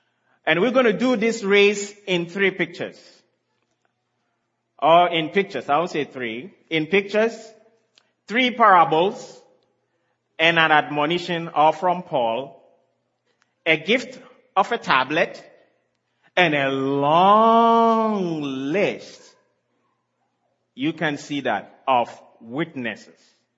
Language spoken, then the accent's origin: English; Canada; As a Canadian, I also belong to the Queen of England.